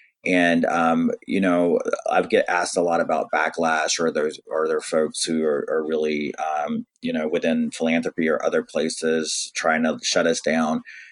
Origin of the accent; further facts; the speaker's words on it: the South, United States; And I think that's because I come from the South, from a very conservative family. I'm Native American and I've always been in that other box.